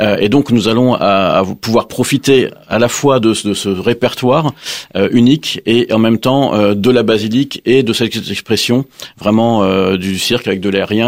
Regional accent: Île-de-France, France; Je viens du Val d'Oise et je le revendique.

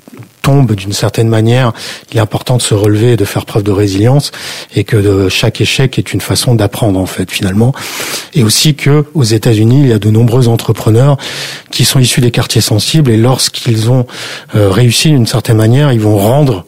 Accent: Nice, Provence-Alpes-Côte d'Azur, France; Je suis originaire de Nice et avec quelques amis, nous avions monté une structure qui existe toujours aujourd'hui

